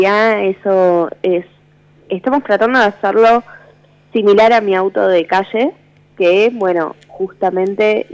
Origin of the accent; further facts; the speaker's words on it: Buenos Aires, Argentina; De Capital.